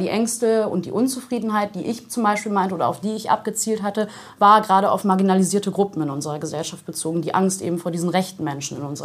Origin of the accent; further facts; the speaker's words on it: Bremen, Germany; Aber als Bremerin, die in Bremen Politik für die SPD macht